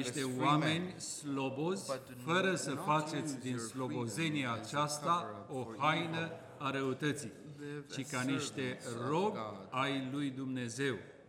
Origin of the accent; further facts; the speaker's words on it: Romania; now in United States; Pentru noi ca români, această dublă cetățenie sentimentală româno-americană a însemnat pentru unii dintre noi un zbucium și încă înseamnă.